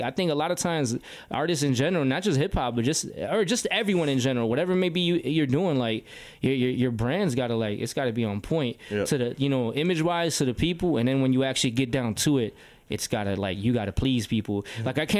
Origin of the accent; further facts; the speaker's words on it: Chicago, Illinois, United States; And I didn't go to school for, like, you know, growing up in Chicago in the music business, definitely, which is a whole other